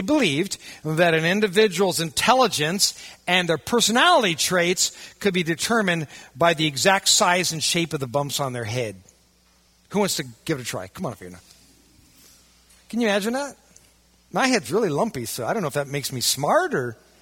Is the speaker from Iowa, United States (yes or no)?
yes; Iowa, United States; But the water well on my farm where I grew up in Iowa, the only reason we drilled there was water witching.